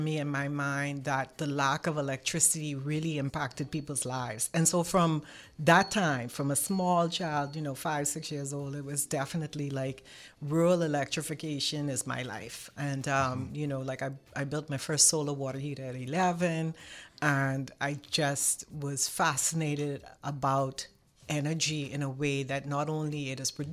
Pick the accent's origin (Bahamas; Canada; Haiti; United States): Bahamas; Freeport, Grand Bahama; You know, you kind of asked me about growing up in the Bahamas. And so my home in Freeport, where my family, my dad and my mom live, we had electricity.